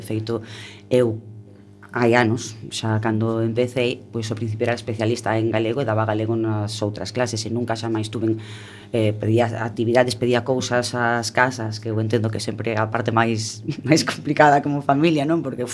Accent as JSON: {"language": "Galician", "region": "Galicia", "country": "Spain", "said": "Pois aí como boa galega vouche responder que depende."}